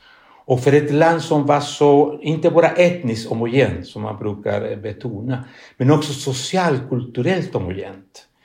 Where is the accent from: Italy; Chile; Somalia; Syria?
Chile; now in Sweden; Och jag kom från Sydamerika, från Chile, det är mycket splittrade samhällen, stora klyftor och mycket annat.